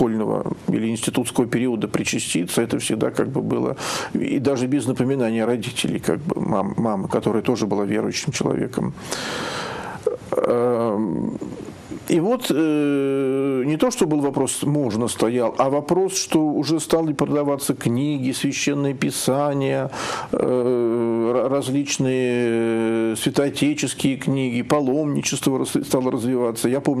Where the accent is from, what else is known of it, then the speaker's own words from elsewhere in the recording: Oryol, Oryol Oblast, Russia; born there; Родился в Орле, действительно, в замечательном русском городе